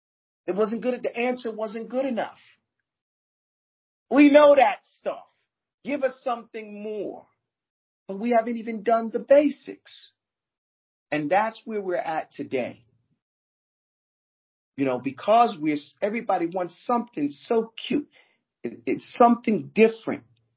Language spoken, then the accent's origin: English; Brooklyn, New York, United States; also born or lived in Missouri; But that's only because I grew up in Brooklyn. And I lived in Missouri at the time.